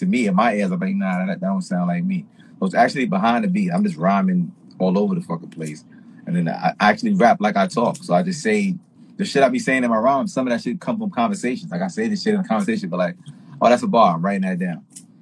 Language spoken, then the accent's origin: English; Jamaica; And then I'm Jamaican, so that shit, that's why the flow sounds so watery and wavy like that.